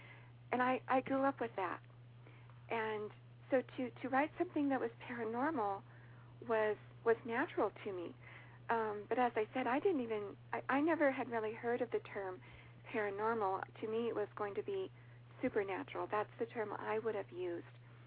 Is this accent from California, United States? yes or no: yes; California, United States; I grew up here in Southern California.